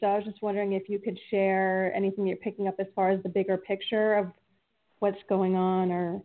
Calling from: New Jersey, United States; from New Jersey.

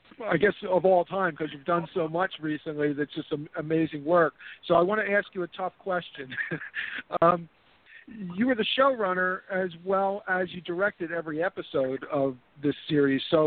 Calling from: Philadelphia, Pennsylvania, United States; Hey, Simon. … calling from Philadelphia.

